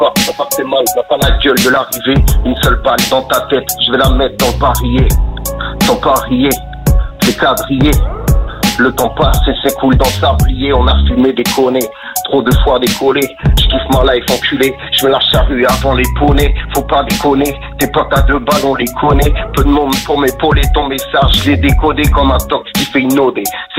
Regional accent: Rennes, Brittany, France; on vient de Rennes. On a 38 ans, on rappe depuis un petit bout de temps.

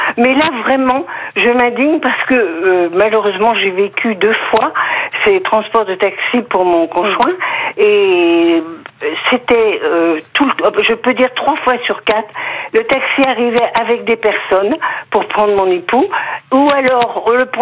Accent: Paris, Île-de-France, France; moi je suis parisienne

